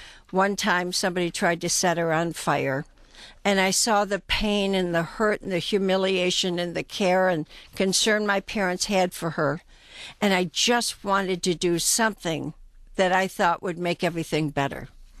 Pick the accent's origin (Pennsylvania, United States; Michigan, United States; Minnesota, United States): Michigan, United States; Detroit; I grew up in Metro Detroit, and I'm one of four children. I had two older brothers, one younger sister. We lived in Detroit until I was about 15, and then we moved to West Bloomfield.